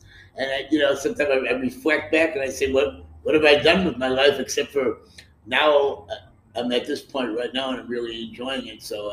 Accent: United States; You brought up, like, you're French Canadian, you're from Spain, and I'm from the United States.

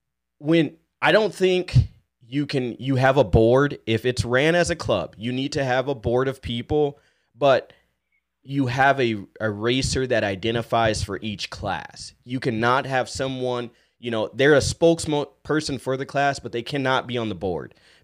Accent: San Diego, California, United States; back in my hometown in San Diego, California, Friday nights, so we raced Friday nights, Saturday nights

